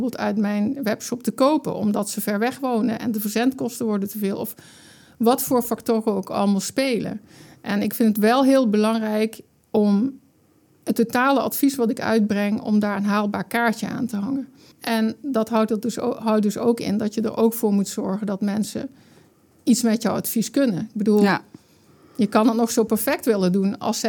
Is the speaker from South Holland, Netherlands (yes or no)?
no; Maastricht, Limburg, Netherlands; now in Nijkerk, Netherlands; Geboren en getogen in Maastricht, maar ik woon al heel lang in het midden van het land. Tegenwoordig in Nijkerk.